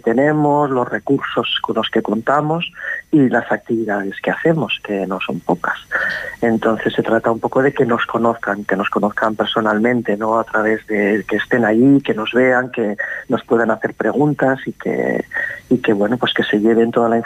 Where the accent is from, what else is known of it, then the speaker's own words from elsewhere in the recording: Bilbao, Basque Country, Spain; volví hace poquito de mi tierra, de Bilbao, que fui a buscar un poco de fresco